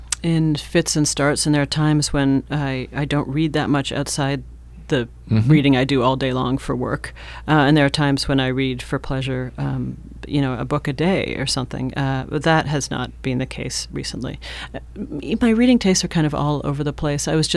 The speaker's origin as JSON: {"language": "English", "town": "Toronto", "region": "Ontario", "country": "Canada", "tie": "born or raised there", "said": "I grew up in Canada."}